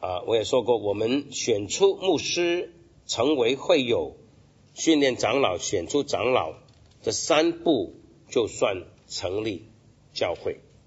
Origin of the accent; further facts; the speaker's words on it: Hong Kong; 我是香港人，很明显就会有这种的发展